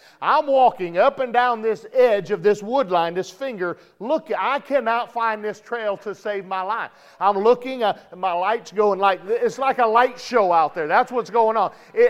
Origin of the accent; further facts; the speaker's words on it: Michigan, United States; I've been deer hunting in Michigan. I grew up in Michigan.